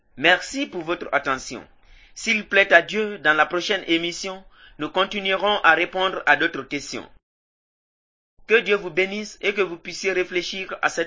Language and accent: French; Guinea; Si je sors de mon pays, on m'appellera un fils de Guinée, parce que je viens de la Guinée.